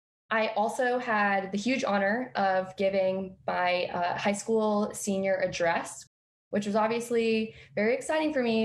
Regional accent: Florida, United States; born there; I'm going to be sharing my story with you. All right. So growing up, I was born in Central Florida. My sister and I moved around a lot with my mother when we were kids.

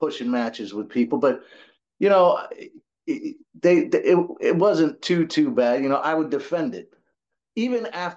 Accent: Columbus, Ohio, United States; born there; I was born in Columbus, Ohio.

